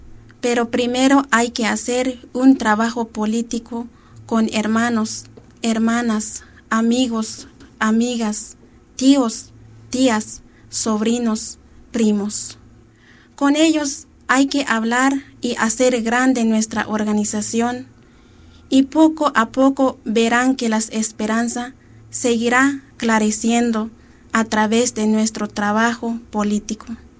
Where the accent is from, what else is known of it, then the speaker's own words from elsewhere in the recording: Mexico; Todos somos mexicanos, pero con distintas culturas.